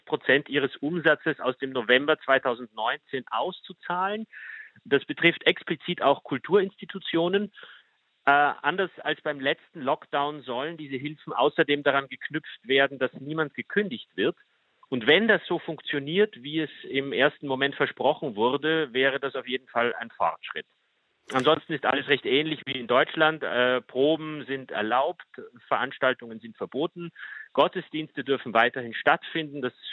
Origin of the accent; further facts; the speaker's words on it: Vienna, Austria; Also ich bin jetzt 37, ich bin in Wien geboren